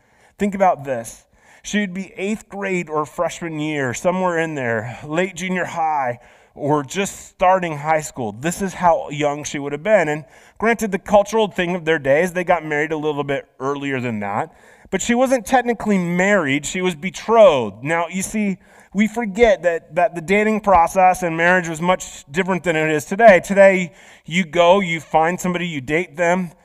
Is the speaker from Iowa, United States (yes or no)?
yes; Ireton, Iowa, United States; I mean, I grew up in Iowa. I grew up in a town of like 500, okay? I actually lived in the country, but the town of Ireton that I called home literally was 500 people.